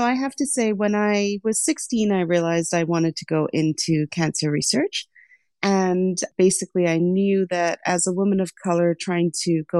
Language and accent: English; Lesotho; moved away; As much as I love my childhood and as much as I loved growing up in Southern Africa, it was a very interesting time to be there.